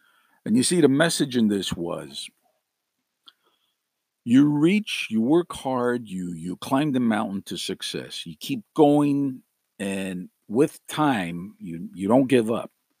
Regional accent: Montreal, Quebec, Canada; Growing up in Montreal as a teenager, I obviously had different views from my parents.

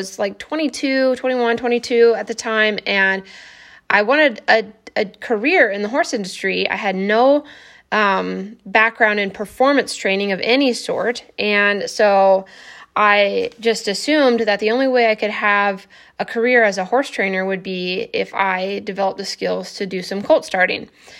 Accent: Iowa, United States; So I grew up in Southeast Iowa off and on. I had kind of a less than stable childhood, but that's where my love of horses started.

